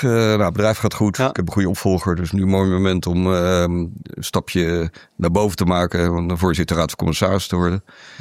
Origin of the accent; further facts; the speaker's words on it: Rotterdam, South Holland, Netherlands; also born or lived in Breda; Ja, geboren in Rotterdam. Gestudeerd in Rotterdam.